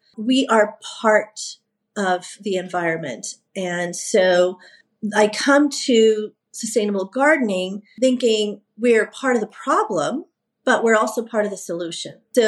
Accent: New York, United States; My family, you know, where I'm from Puerto Rico, I'm born and raised in New York, but my family is from Puerto Rico and they were farmers, land stewards

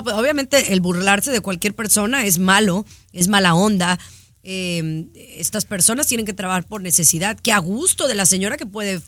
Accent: Guadalajara, Jalisco, Mexico; born there; viví en Zapopan, pero nací en Guadalajara.

